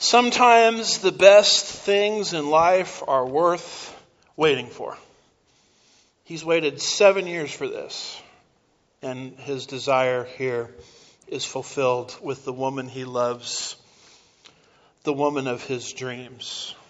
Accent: United States; I'm an American. We're very impatient.

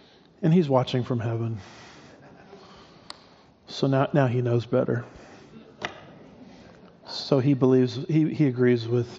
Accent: California, United States; now in Texas, United States; I am a transplant from California to Texas. I got to the promised land as fast as I could, by the way.

